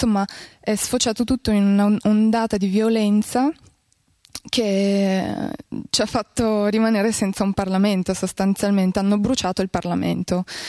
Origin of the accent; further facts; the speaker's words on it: Moldova; Italian is a second language; che è accaduto nel mio paese di origine, più precisamente Repubblica Moldova.